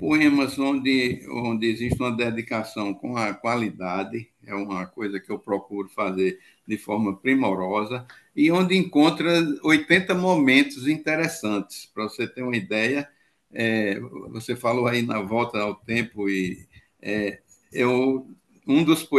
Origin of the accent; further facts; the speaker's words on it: Mata Grande, Alagoas, Brazil; also born or lived in Natal; eu nasci em Natal, em 1953, com 3 anos fui para Mata Grande, no Alto Sertão de Alagoas, fica vizinho a Paulo Afonso. Passei 6 anos lá, e, portanto, boa parte da minha infância. 35 anos depois, eu voltei a Mata Grande